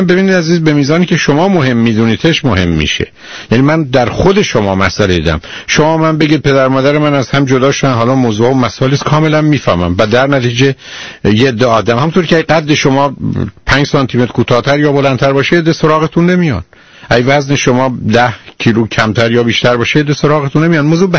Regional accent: Iran; متوجه میشن من ایرانیم. خب هستم دیگه.

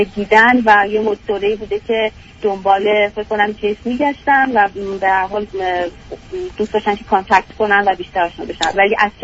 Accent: Iran; moved away as an adult; also born or lived in United Kingdom; now in United States; من تقریبا 9 سالی که از ایران اومدم بیرون، فوق لیسانس و دکترامو تو رشته ژنتیک تو انگلیس خوندم و بعدش اومدم آمریکا، شرق آمریکا

